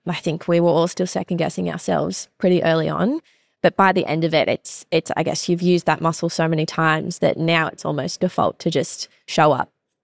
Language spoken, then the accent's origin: English; Sydney, New South Wales, Australia; now in Holbrook, Australia; absolutely no shame in talking about being from Sydney now.